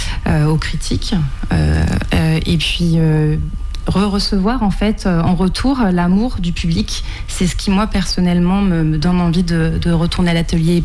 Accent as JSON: {"language": "French", "region": "Île-de-France", "country": "France", "tie": "born or raised there", "also_born_or_lived": "Corrèze", "said": "Je suis née en Corrèze et j'ai vécu dès l'âge de 10 ans en Île-de-France, où j'ai pu très vite faire mes études d'art dès l'âge de 15 ans"}